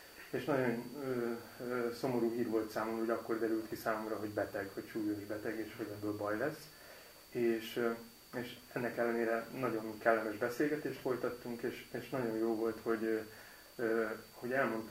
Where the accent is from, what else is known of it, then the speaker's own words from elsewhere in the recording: Törökbálint, Pest, Hungary; És Törökbálinton nevelkedtem, Törökbálinton is születtem, és a mai napig is Törökbálinton élünk a családommal.